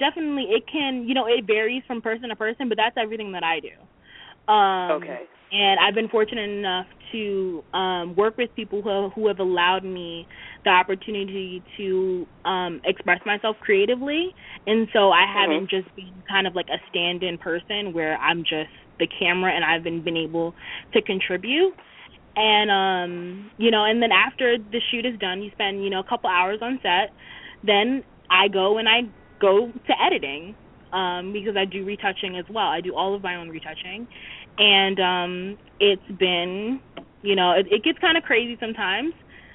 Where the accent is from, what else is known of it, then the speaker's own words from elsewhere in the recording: Brooklyn, New York, United States; Well, I actually, I'm from Brooklyn. I'm 25 years old. I'm a college student.